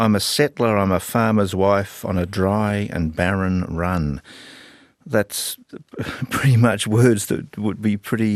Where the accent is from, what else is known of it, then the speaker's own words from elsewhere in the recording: Australia; I am Australian.